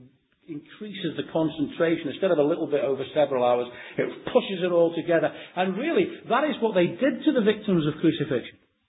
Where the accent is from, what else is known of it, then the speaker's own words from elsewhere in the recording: Liverpool, North West England, United Kingdom; accent: Liverpool; my Liverpoolian accent, I can't pronounce the word myrrh.